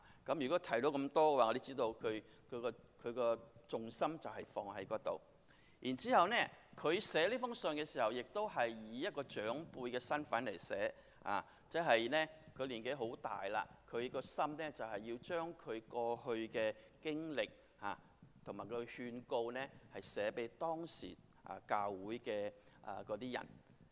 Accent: Chaozhou, Guangdong, China; 你知道我们是潮州人

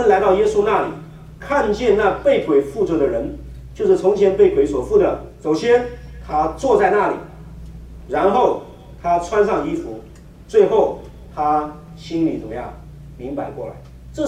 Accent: China; 我记得我从小在农村长大，啊，我在农村长大，我是从来不敢一个人走，经过坟地的，你知道，中国农村有很多坟场

